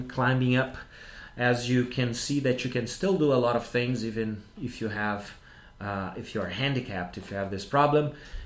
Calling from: Porto Alegre, Rio Grande do Sul, Brazil

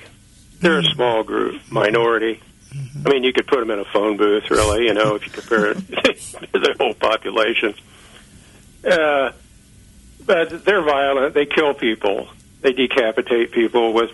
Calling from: Waldo, United States; John, I'm from the Waldo area.

